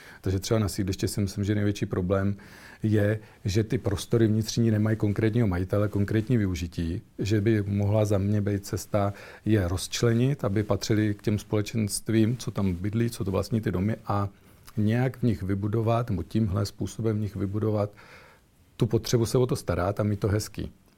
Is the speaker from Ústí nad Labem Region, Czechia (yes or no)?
no; Hronov, Hradec Králové Region, Czechia; v Hronově, odkud pocházím. Byl jsem tam teďka už 24 let